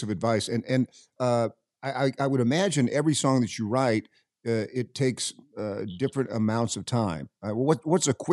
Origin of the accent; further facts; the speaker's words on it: Knoxville, Tennessee, United States; I grew up in Knoxville.